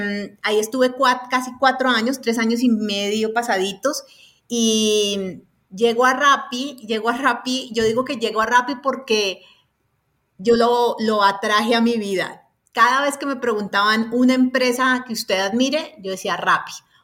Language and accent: Spanish; Cali, Valle del Cauca, Colombia; now in Bogotá, Colombia; Yo soy caleña, pero llevo más de 21 años viviendo en Bogotá.